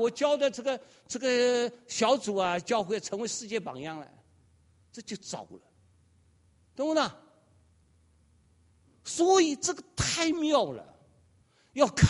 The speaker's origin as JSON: {"language": "Chinese", "country": "China", "said": "我们中国人都是荣耀的教会"}